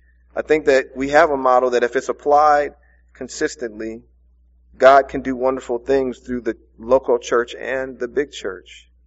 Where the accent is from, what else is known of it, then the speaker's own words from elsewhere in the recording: St. Louis, Missouri, United States; also born or lived in Gatesville, Texas, United States; The community in Webster Groves is totally different from the community that I grew up in North St. Louis, or the community that I grew up in Gatesville, Texas.